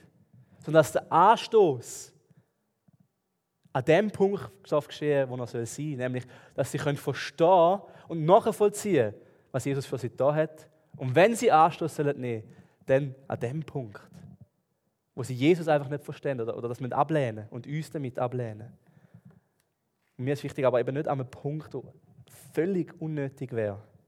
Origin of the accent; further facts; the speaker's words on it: Switzerland; obwohl ich jetzt hier als Schweizer in der Schweiz lebe.